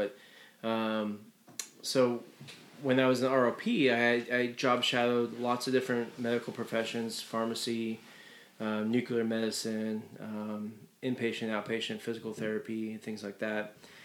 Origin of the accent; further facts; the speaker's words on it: Oroville, California, United States; now in Chico, United States; Yeah, I'm from Oroville, California. I was born and raised around the area and been living in Chico since 2007.